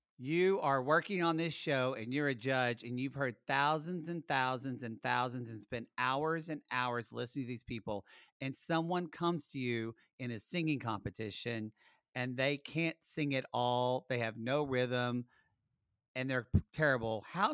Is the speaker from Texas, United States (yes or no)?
no; Los Angeles, California, United States; We're from Los Angeles.